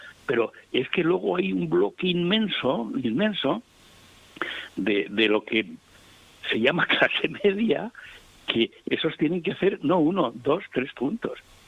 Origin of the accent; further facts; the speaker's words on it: Canary Islands, Spain; si alguien pues está muy al corriente del asunto de los saharauis, pues somos los canarios, ¿no?